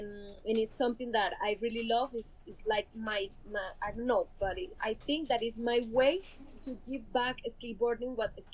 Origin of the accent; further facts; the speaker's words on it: Bogotá, Colombia; English is a second language; I'm 27 years old. I'm from Colombia, Bogota, Colombia.